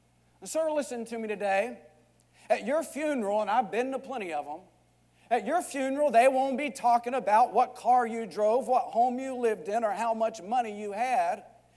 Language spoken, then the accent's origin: English; Texas, United States; As the guys I grew up around in West Texas might say, I ain't scared of nothing.